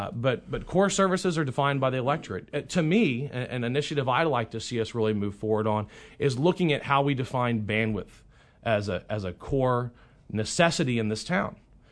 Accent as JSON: {"language": "English", "town": "Baton Rouge", "region": "Louisiana", "country": "United States", "tie": "born or raised there", "said": "a town like what I grew up in Baton Rouge, Louisiana, we dealt with aging infrastructure all the time."}